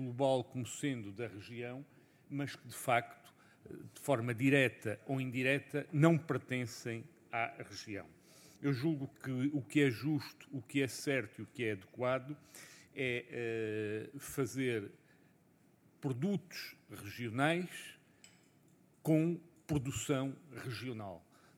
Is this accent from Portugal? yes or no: yes; Vila Real, Portugal; eu, enquanto transmontano e douriense, não aceito estas coisas como inevitabilidade